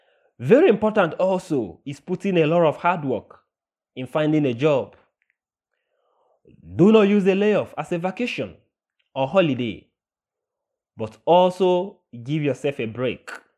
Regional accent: Abuja, Federal Capital Territory, Nigeria; from Abuja, Nigeria, and I will be speaking about youth employment.

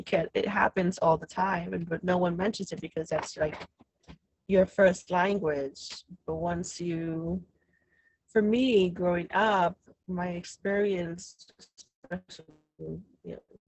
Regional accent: New York, United States; first language en; Spanish is not my first language. I grew up, I was raised in New York. English is my first language.

